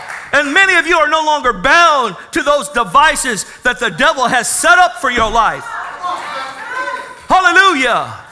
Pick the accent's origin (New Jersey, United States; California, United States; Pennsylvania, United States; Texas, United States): California, United States; National City; Come on, I grew up in National City. You know how we used to roll.